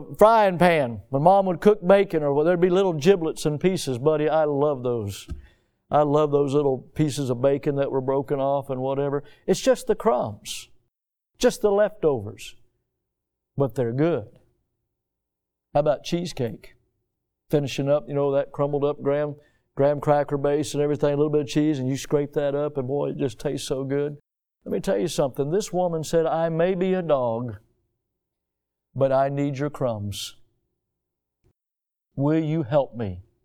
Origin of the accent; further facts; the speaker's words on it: the South, United States; I'm from the South. We're allowed to do that.